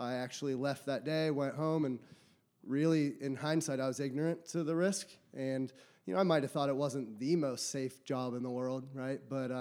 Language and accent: English; Pennsylvania, United States; I'm from Western Pennsylvania, grew up in a very blue-collar family.